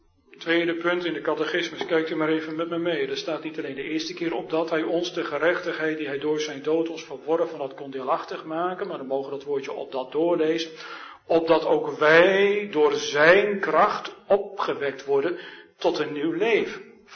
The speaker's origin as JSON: {"language": "Dutch", "town": "Harderwijk", "region": "Gelderland", "country": "Netherlands", "tie": "born or raised there", "said": "Als die oude vrouw in de plaats waar ik opgegroeid ben in Harderwijk."}